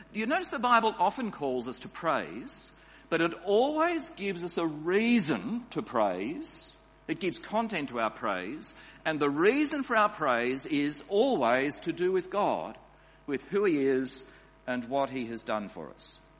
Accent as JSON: {"language": "English", "region": "New South Wales", "country": "Australia", "tie": "born or raised there", "said": "A few years ago in my home state of New South Wales"}